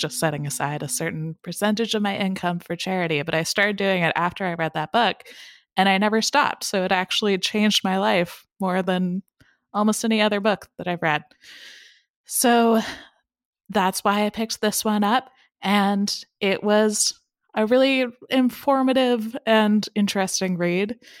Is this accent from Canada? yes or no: yes; Canada; I am Canadian.